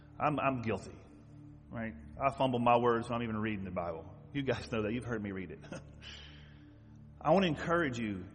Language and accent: English; the South, United States; I grew up in the South where agriculture was big.